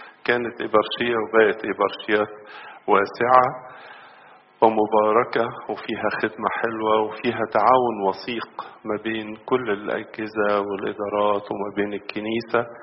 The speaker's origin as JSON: {"language": "Arabic", "country": "Egypt"}